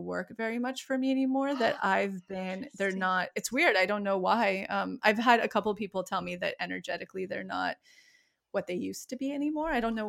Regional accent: California, United States; Yeah, I've grown up around wildfires my entire life because I grew up right outside of Yosemite.

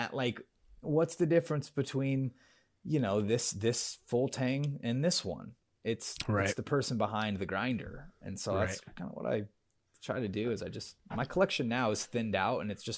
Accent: California, United States; now in Texas, United States; We've been in Texas for a little over 6 years now. I grew up in California, up in Northern California, which is where my entire family lives

